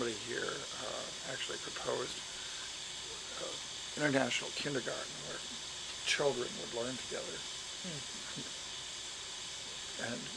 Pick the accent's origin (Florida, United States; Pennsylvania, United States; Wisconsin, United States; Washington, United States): Wisconsin, United States; But I was from Wisconsin. I was a good boy.